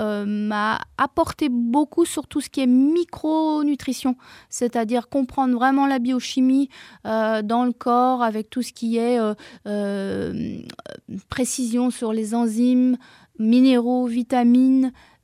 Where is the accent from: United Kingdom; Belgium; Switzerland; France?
Belgium; Je me suis formée au profilage alimentaire en Belgique. Je suis belge à l'origine.